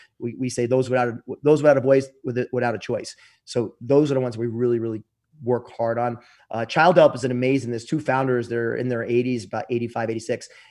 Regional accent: United States; we grew up in America now, and we're able to have a blessed life.

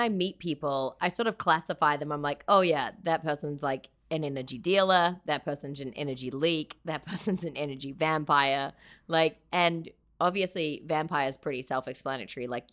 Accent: New Zealand; accent: New Zealand; I'll stick to New Zealand.

